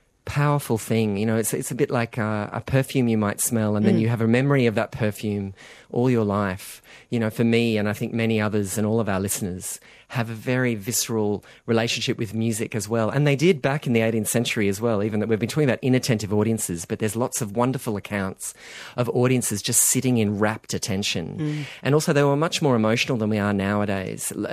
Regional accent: New South Wales, Australia; So when I was a teenager growing up on the Central Coast, there was no internet.

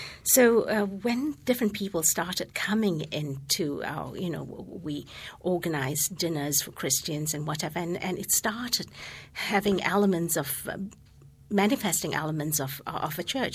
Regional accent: Malaysia; English is a second language; like I look at myself when I grew up in my early days, it was very colonial Malaysia. And I think now I'm an English clone.

